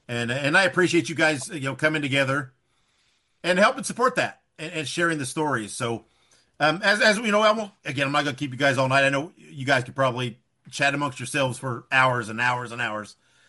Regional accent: Indiana, United States; That was I'm from Indiana. That's where my passion and my heart lies

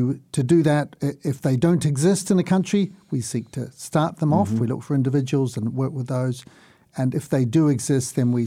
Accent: New Zealand; Well, I grew up in New Zealand, Christian family, came to the Lord in my teens.

